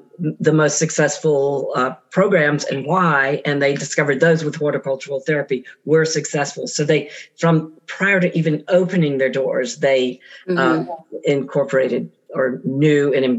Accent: Atlanta, Georgia, United States; I'm a sixth generation Atlantan, and that's from both sides of my family.

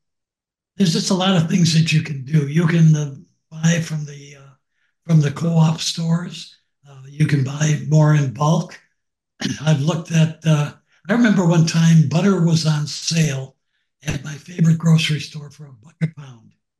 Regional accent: Wisconsin, United States; I'm a cheesehead from Wisconsin.

